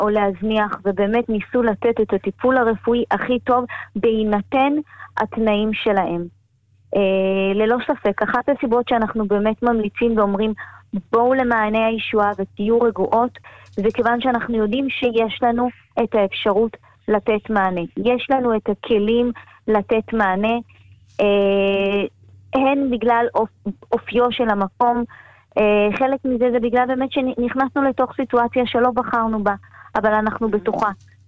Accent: Jerusalem, Jerusalem District, Israel; אני ירושלמית.

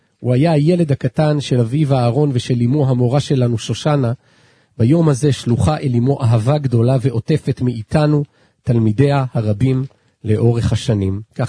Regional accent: Ra'anana, Central District, Israel; שנינו אמנם נולדנו באותו היום, שנינו גדלנו והתחנכנו ברעננה, אבל הוא בחינוך הממלכתי דתי, ואני במוסדות החינוך החילוניים בעיר, הוא בבני עקיבא ואני בצופים.

